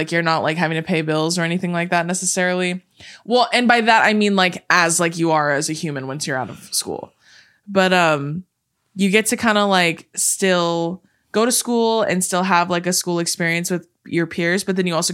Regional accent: West Coast, United States; They were all from different, they were both from the East Coast. I was from the West Coast.

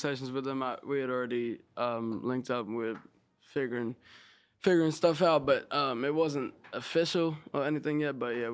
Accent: Australia; now in Los Angeles, United States; I was still living in Australia. I just moved to LA.

